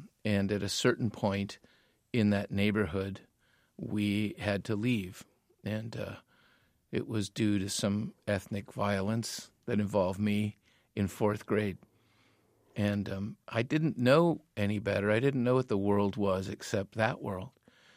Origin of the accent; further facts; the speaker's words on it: Tijuana, Baja California, Mexico; now in United States; One of the rules was do not admit to anybody that we're from Tijuana.